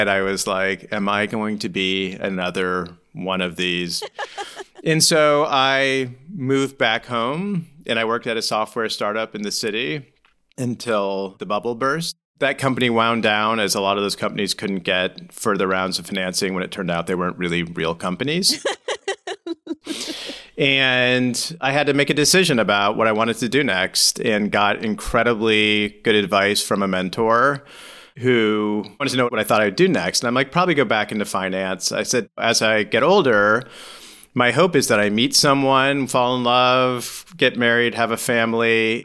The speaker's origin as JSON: {"language": "English", "town": "Menlo Park", "region": "California", "country": "United States", "tie": "born or raised there", "said": "I grew up in Menlo Park, California, the heart of Silicon Valley."}